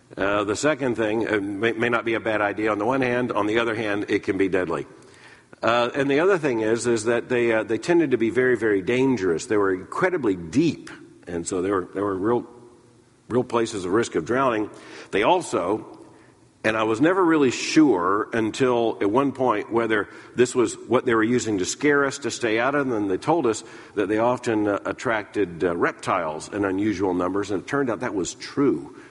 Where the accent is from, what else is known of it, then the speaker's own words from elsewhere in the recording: Florida, United States; I grew up in Central Florida surrounded by phosphate mines. As a matter of fact, Polk County, Florida, the county in which I was born at one point